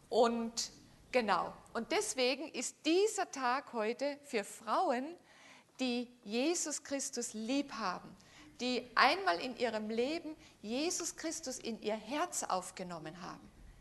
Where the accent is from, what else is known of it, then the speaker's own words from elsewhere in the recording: Austria; now in Germany; Österreich, genau. Ich bin eine waschechte Österreicherin.